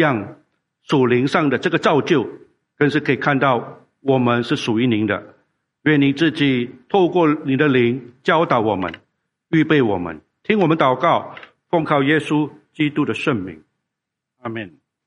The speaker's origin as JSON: {"language": "Chinese", "country": "Singapore", "said": "我们的护照在世界上是数一数二的，这一个的被接纳的我的国家里面数量应该是排第二。"}